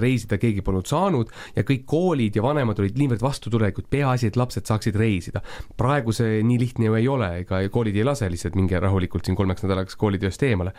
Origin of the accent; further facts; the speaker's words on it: Võru, Võru County, Estonia; mäletan Võrust mina olen pärit